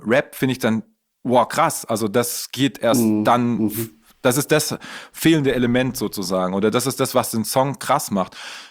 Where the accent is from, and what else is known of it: Baden-Württemberg, Germany; born or raised there